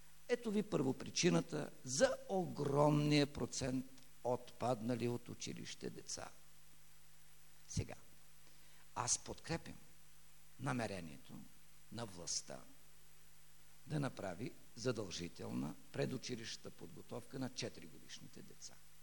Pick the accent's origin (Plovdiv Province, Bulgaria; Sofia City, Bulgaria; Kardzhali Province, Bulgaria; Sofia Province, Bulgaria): Kardzhali Province, Bulgaria; Momchilgrad; Аз съм от Момчилград. Там има един техникум, професионална гимназия по машиностроение.